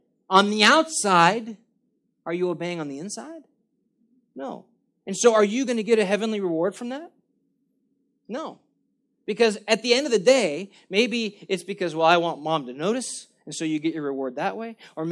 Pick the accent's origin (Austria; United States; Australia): United States; Granada Hills, California; I grew up in Granada Hills.